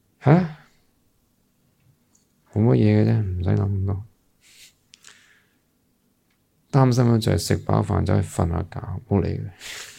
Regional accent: Hong Kong; 我哋香港人要慢慢慢慢接受

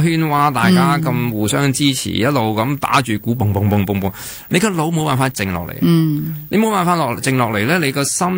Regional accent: China; 即係我哋中国人有句说话叫小心驶得万年船。

